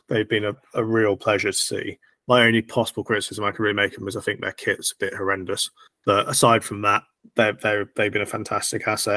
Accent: Scotland, United Kingdom; I am legally Scottish, so I am cheering them on

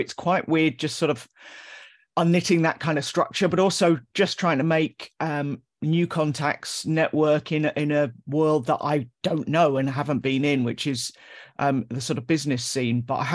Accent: London, United Kingdom; London. So I'm born and bred in Camden Town. Mum, dad and sister.

